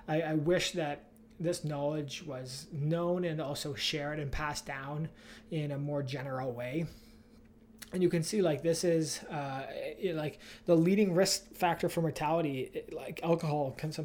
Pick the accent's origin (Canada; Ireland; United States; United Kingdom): Canada; London, Ontario; I grew up in just outside of London, Ontario, in a country